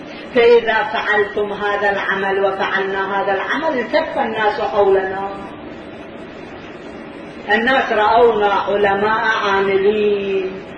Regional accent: Karbala, Karbala Governorate, Iraq; كان عندنا في كربلاء رجل خطيب الآن موجود في كربلاء

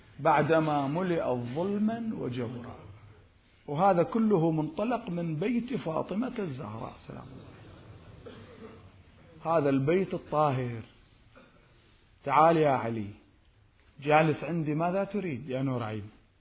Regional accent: Karbala, Karbala Governorate, Iraq; احنا عندنا في كربلاء في هذا المشروع العظيم

